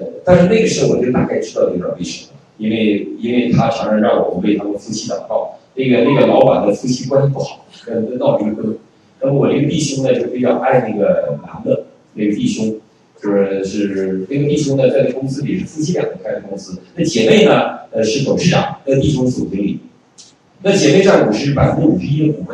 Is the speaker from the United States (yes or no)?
yes; United States; 你像我们美国人爱烤 barbecue